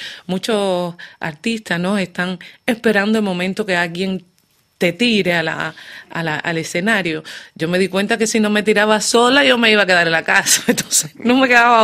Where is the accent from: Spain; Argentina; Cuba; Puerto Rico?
Cuba; Salí de Cuba por primera vez rodeada de mis amigas, colegas de trabajo